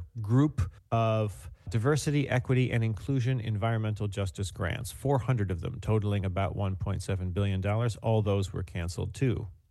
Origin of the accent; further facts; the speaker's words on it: United States; I'm American as a citizen, but I did live in Canada for a time, a year and a half.